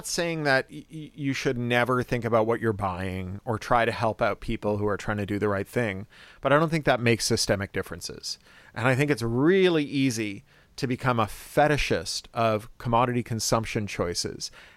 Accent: Canada; Canada, which is where I'm from, as I always say, like all the best Americans, I'm a Canadian.

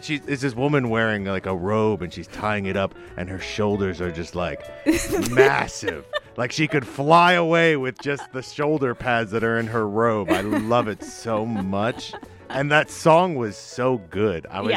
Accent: Point Pleasant, New Jersey, United States; Yeah, I'm from Point Pleasant. Yes. And the country town of Point Pleasant, New Jersey.

